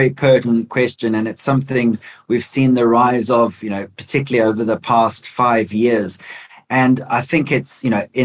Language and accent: English; South Africa; moved away as an adult; now in United Kingdom; So born and bred in South Africa, came over here about 6 years ago to the UK